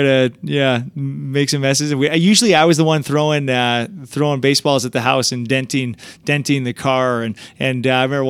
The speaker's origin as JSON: {"language": "English", "region": "Michigan", "country": "United States", "tie": "born or raised there", "said": "So for me, when I was growing up, I grew up in Michigan, and I was such an energetic kid that my parents they didn't know really how to contain it."}